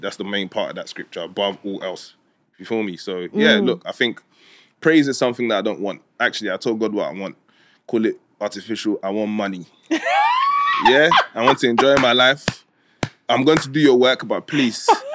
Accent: Côte d’Ivoire; born there; first language French; English is a second language; moved away; So my first language was actually French because I was born in Cote d'Ivoire.

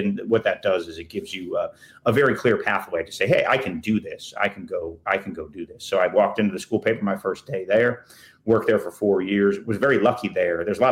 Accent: Massachusetts, United States; I grew up in Massachusetts and grew up loving sports.

